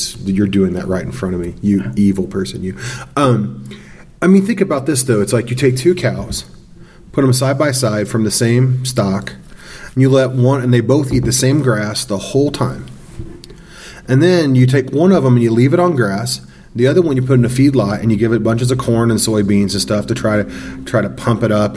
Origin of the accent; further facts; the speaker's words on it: Missouri, United States; I'm from Missouri, so I go home on occasion.